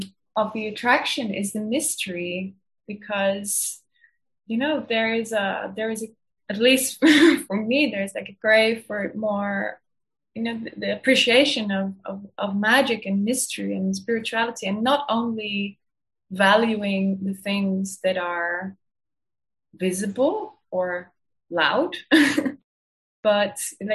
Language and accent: English; Netherlands; also born or lived in Maastricht; in my home country, the Netherlands, like the last few days, it's been massive floodings.